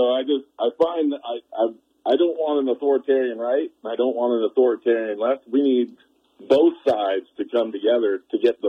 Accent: Eureka, Montana, United States; I'm actually from Eureka, and I'm traveling the state with my nonprofit Flying Freedom Forward

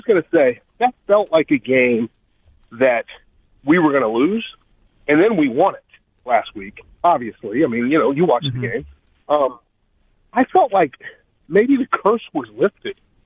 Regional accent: Midwest, United States; I'm from here. I grew up in the Midwest, man, and they tried to force-feed us the Cowboys.

